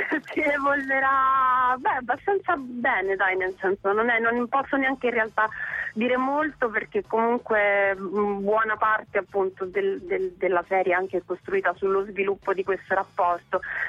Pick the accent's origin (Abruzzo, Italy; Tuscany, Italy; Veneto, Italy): Tuscany, Italy; Siena; Io sono del Nicchio, ho cominciato a Siena, è nata